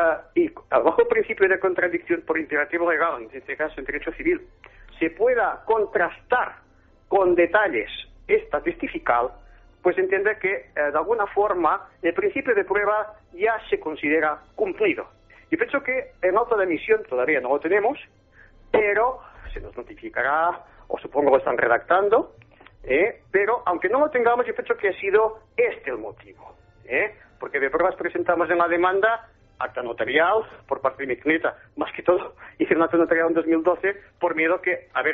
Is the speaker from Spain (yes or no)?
yes; Spain; Y yo, como abogado, en ese sentido, y como español